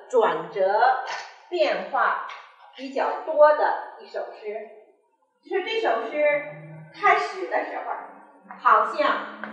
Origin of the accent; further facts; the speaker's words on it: Beijing, China; born there; 但是我是在北京出生的，所以我不会念入声，念起来是不对的。